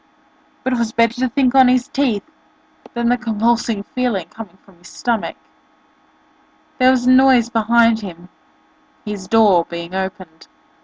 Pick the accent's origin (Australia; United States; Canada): Australia; Sorry about my accent, not English, I'm Australian